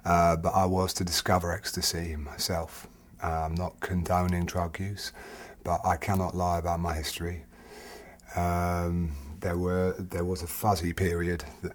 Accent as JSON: {"language": "English", "town": "Perry", "region": "East of England", "country": "United Kingdom", "tie": "born or raised there", "said": "Somewhere around that crazy cluster of joy is a small hamlet called Perry, where I grew up."}